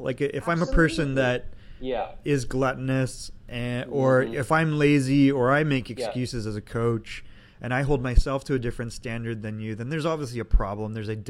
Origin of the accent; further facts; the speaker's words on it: Canada; now in United States; I come from Canada.